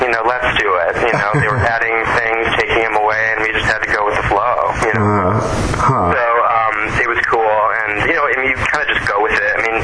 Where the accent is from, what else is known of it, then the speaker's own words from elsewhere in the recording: Crystal Lake, Illinois, United States; I was born in Mount Prospect, Illinois. I lived in Crystal Lake for pretty much all my life.